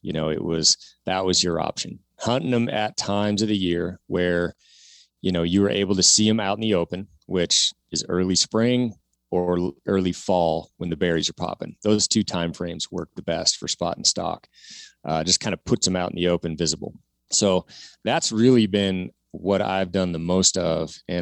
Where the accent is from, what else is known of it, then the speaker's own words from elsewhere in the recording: Washington, United States; Yeah, so growing up in Washington State, like you did, Mark, we didn't have a whole lot of opportunities.